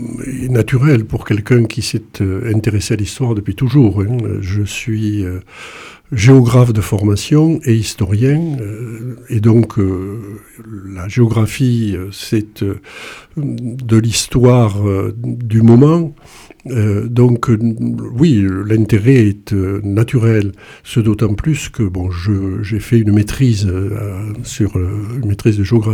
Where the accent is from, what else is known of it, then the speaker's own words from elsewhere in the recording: Decazeville, Occitanie, France; born there; Je suis né à Decazeville, et j'ai donc plongé, baigné dans tout ce qui concernait les luttes sociales.